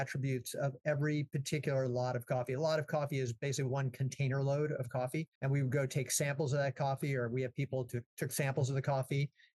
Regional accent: Boston, Massachusetts, United States; I grew up in Boston, and I did not have any farming background other than, you know, grandparents who were living on a farm

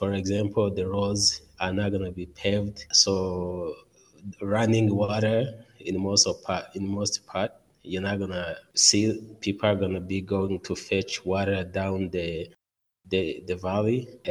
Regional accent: Southern Province, Rwanda; English is a second language; I grew up in Rwanda, in the south part of the country. It's exactly the village next to Burundi. So I grew up at the border of Rwanda and Burundi. That means I can speak fluently Kirundi.

